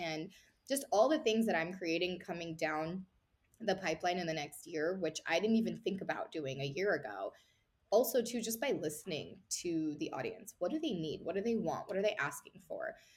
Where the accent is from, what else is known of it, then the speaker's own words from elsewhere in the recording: Las Vegas, Nevada, United States; I'm from Vegas, so of course I'm going to use that analogy